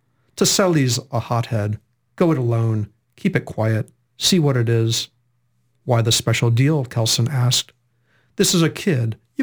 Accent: Chicago, Illinois, United States; moved away; I grew up in Chicago. I'm not sure if I view that as home or if I view this as home.

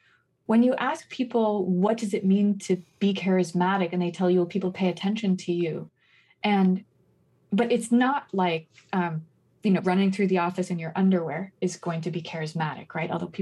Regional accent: New Haven, Connecticut, United States; And this was a story that Gloria Steinem told when she came to my hometown of New Haven.

